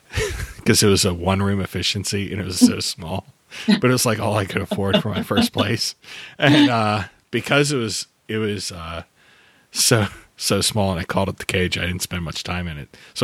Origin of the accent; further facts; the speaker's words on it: Pittsburgh, Pennsylvania, United States; moved away as an adult; I am originally from Pittsburgh. I moved here, 13 years ago, I think. That sounds about right. I got a job with the state, like everyone else who moves here does.